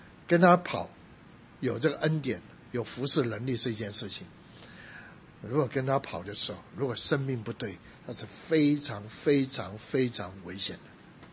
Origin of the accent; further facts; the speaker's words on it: Taipei, Taiwan; 我还记得有一次回台北讲道的时候，我回到以前我小时候在木栅长大那个教会讲道